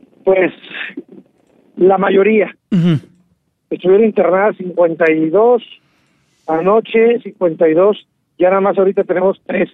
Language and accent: Spanish; Tamaulipas, Mexico; como alcalde de Ciudad Madero, como tamaulipeño, como mexicano, me siento orgullosísimo.